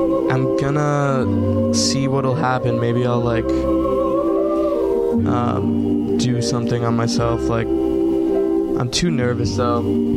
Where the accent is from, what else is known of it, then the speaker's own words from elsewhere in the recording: Pittsburgh, Pennsylvania, United States; born there; I'm actually, I was born in Pittsburgh. Shout out to Pittsburgh, Pennsylvania, home of the Pirates.